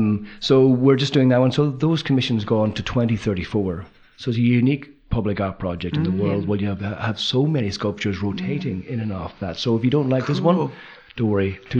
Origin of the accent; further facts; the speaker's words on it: Ireland; When I grew up in Ireland, there's a little bit of a kerfuffle about a border